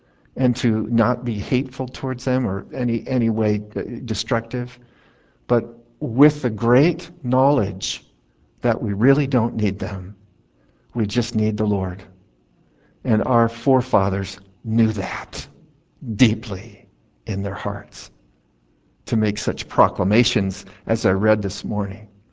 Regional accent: California, United States; Well, I'm from the west. I'm from California

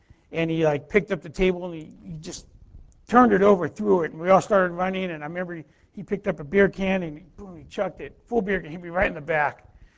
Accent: Anaheim, California, United States; also born or lived in Corona; now in Colorado, United States; We moved back from Corona to Anaheim. In fact, yesterday I was driving around. I'm visiting from Colorado for a few days while my wife is on the women's retreat. We looked at some old houses. where I lived

